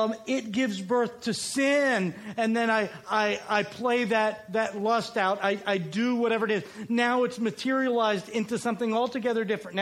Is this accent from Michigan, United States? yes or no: no; Alabama, United States; I grew up in Alabama. I grew up watching them. I grew up an hour away from Tuscaloosa.